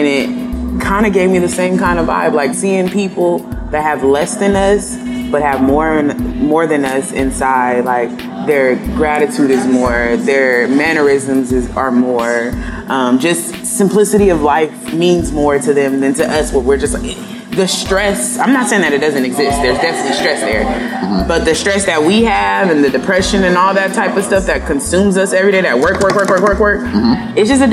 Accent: San Diego, California, United States; You know, growing up in San Diego, there's a lot of East Africans here.

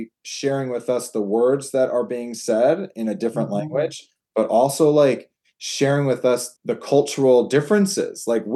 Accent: Los Angeles, California, United States; to the inner city of Chicago, to Texas, and I'm from Los Angeles.

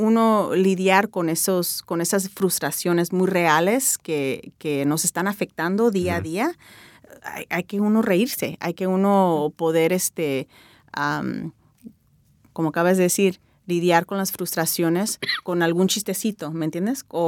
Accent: Tijuana, Baja California, Mexico; como de Tijuana, como somos tijuanenses, de la manera que damos carrilla, la manera en que hablamos

